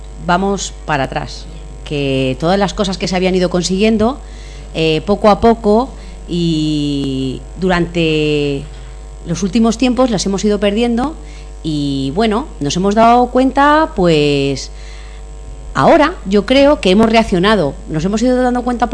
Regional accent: Leganés, Community of Madrid, Spain; soy de Leganés, con lo cual, pues bueno, conozco la zona, me gusta trabajar aquí porque estoy rodeada de mi gente.

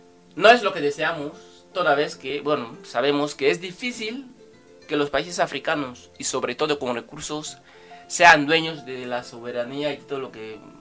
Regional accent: Equatorial Guinea; Somos los guineanos los que tenemos que decir que no estamos dispuestos a seguir una senda que no nos ha traído ningún tipo de beneficio.

